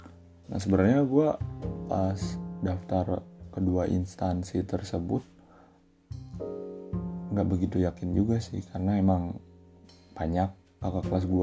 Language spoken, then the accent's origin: Indonesian; Cianjur, West Java, Indonesia; born there; gue lahir di Cianjur tapi akte gue di Jakarta. Maksudnya di situ ditulisnya lahir di Jakarta.